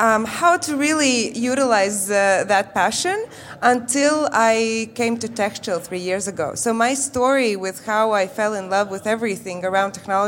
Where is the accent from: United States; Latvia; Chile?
Latvia; Riga; I'm originally here from Riga, Latvia.